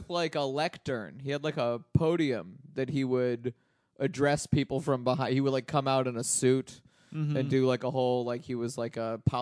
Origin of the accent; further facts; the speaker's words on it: Michigan, United States; That's what I grew up in Oakland County.